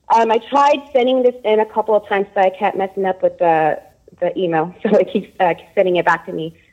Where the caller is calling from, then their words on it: California, United States; I'm calling from California.